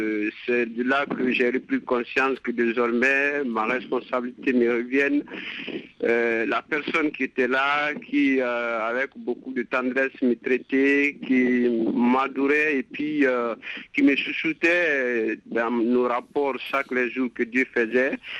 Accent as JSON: {"language": "French", "town": "Kankan", "region": "Kankan Region", "country": "Guinea", "tie": "born or raised there", "said": "déjà enfant, moi, à l'âge de 4 ans, j'ai quitté mon père, ma mère, donc pour rejoindre ma tante à Cancan, la deuxième ville de la Guinée."}